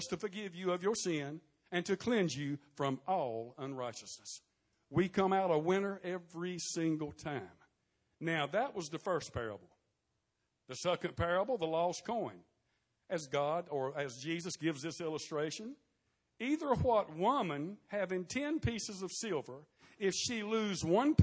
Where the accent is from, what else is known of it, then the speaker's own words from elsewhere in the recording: Wilson, North Carolina, United States; I remember as a little boy growing up on Winoka Road here in Wilson